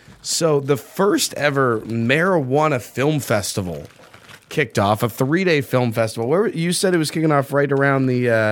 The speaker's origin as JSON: {"language": "English", "region": "New England", "country": "United States", "said": "I'm not gonna throw down California on the gauntlet of best growers. I'm from"}